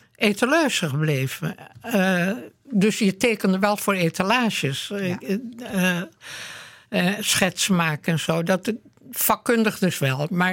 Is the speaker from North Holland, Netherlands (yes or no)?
yes; Amsterdam, North Holland, Netherlands; now in Laren, Netherlands; Amsterdam.